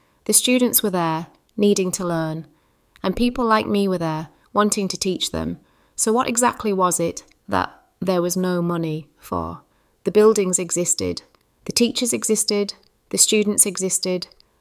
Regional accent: Cottingham, Yorkshire and the Humber, United Kingdom; I grew up in Cottingham, watching my mum head off to work each morning as a teaching assistant at the local primary.

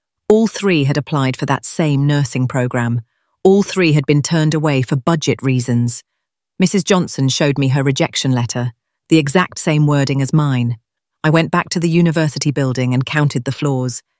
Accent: Woolwich, London, United Kingdom; I grew up in Woolwich watching my mum clean offices at night, and my dad drive the 380 bus during the day. Mum came from Portugal with nothing but determination. Dad arrived from Ghana with a degree in engineering that nobody here would recognise.

